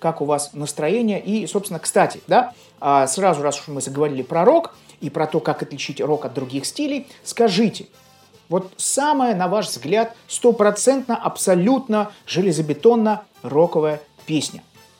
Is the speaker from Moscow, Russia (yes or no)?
no; Saint Petersburg, Russia; Но обычно он выходил из моего родного города Санкт-Петербурга.